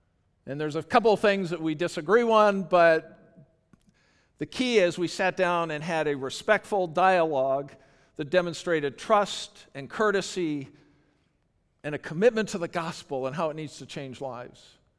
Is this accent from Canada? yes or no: yes; Canada; because not only am I white, but I'm Canadian and I don't know what's going on.